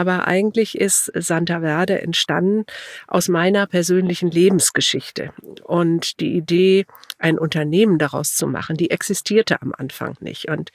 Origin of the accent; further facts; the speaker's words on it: Gütersloh, North Rhine-Westphalia, Germany; born there; now in Hamburg, Germany; Bin hier nach Hamburg gekommen. Ich bin gebürtig aus Gütersloh. Komme aus einer Unternehmerfamilie